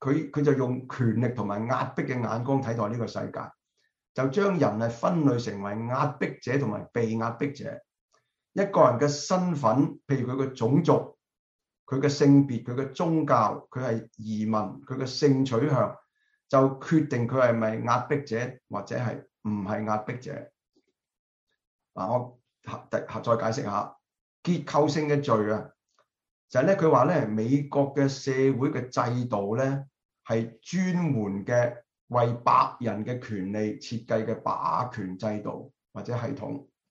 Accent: China; 我哋中國人好興點樣講咧

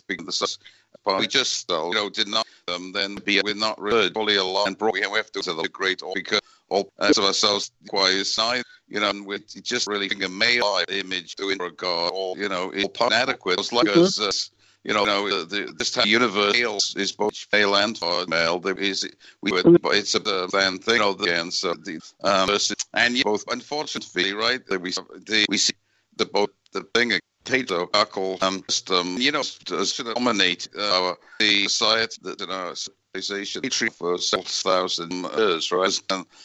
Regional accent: England, United Kingdom; I grew up in Great Britain

